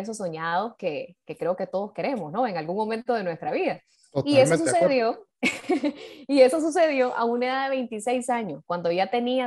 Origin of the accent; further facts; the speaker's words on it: Nicaragua; soy nicaragüense, vivo en Managua, soy economista de profesión, tengo 31 años